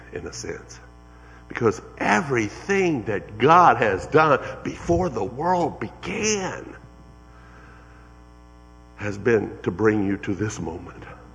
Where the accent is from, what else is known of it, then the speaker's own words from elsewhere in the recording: Brady, Texas, United States; born there; I was born in Brady, Texas.